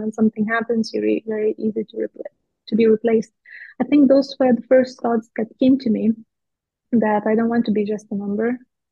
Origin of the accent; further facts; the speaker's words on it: Lithuania; English is a second language; I'm originally from Lithuania, and in Lithuania we have quite difficult last names.